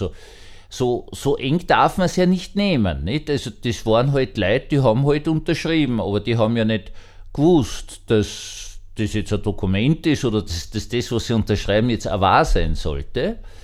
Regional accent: Austria; Also Sie merken jetzt, ich so als Österreicher, bin ganz furchtbar fertig

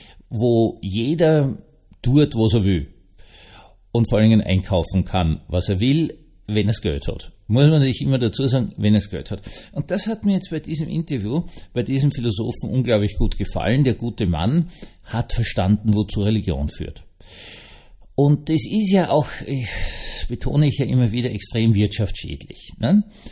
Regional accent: Austria; Es ist eine besondere Lächerlichkeit als Österreicher, das zu sagen.

